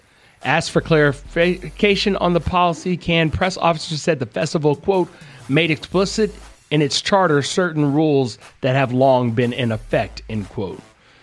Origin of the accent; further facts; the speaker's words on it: Alabama, United States; I mean, I'm from Alabama. I went to school in Mississippi.